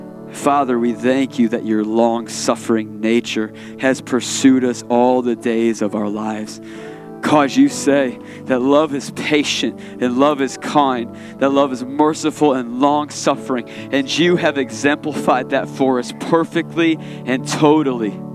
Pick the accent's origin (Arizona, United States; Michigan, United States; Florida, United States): Michigan, United States; Most of us, we grew up here in West Michigan.